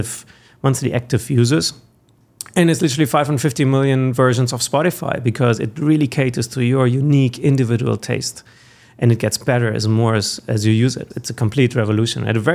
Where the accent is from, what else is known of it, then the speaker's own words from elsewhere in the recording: Germany; English is a second language; I mean, I grew up in Germany and I had to count my coins in the record shop